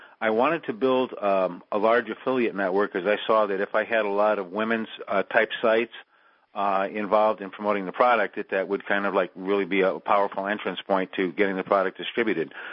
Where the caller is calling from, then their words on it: Yelm, Washington, United States; I'm calling from Yelm, Washington.